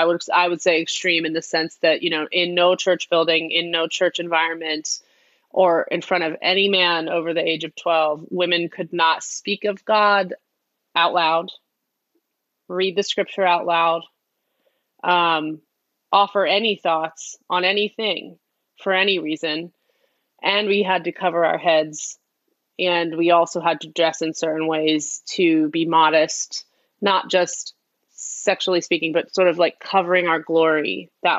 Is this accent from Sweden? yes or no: no; Northeast, United States; So I was raised in the Northeast in a home where my mom is American and my dad is a Syrian refugee who came here in the 70s